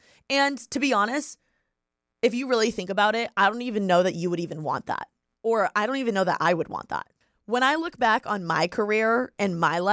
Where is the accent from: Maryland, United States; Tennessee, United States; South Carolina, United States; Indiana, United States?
Indiana, United States; Bloomington; moved away as an adult; now in Los Angeles, United States; I moved from Bloomington, Indiana to LA a week after I turned 18 to go to school.